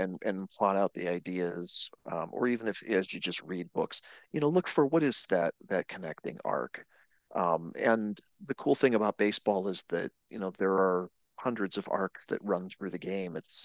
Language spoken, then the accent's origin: English; Cleveland, Ohio, United States; now in Atlanta, United States; I'm from Cleveland. I live in Atlanta.